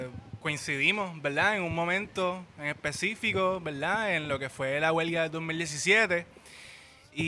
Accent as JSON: {"language": "Spanish", "town": "Guayama", "country": "Puerto Rico", "tie": "born there", "lives_now": "Salinas, Puerto Rico", "said": "Yo nací en Guayama, resido en Salinas."}